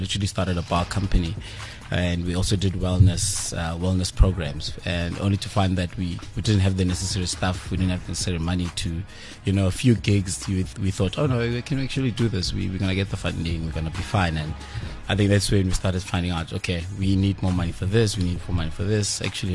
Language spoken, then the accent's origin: English; Mpumalanga, South Africa; I came from Mpumalanga, so moving up here, you know, after second, third year, my mom and my dad separated, and my mom moved. We used to stay in the Lani area of town in Bekin and Mpumalanga